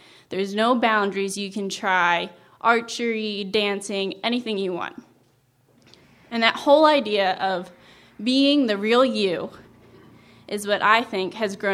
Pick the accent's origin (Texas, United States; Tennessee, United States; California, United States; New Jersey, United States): New Jersey, United States; All right … I'm also an outdoor ministry major. I'm a junior though, and I come from New Jersey.